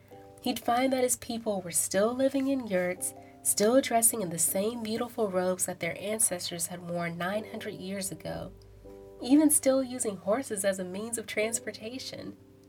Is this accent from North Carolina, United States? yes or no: no; Houston, Texas, United States; I grew up in Houston, Texas, where Vietnamese-Cajun fusion restaurants and acclaimed museums were prevalent, but forests where I could spend long hours wildcrafting were not.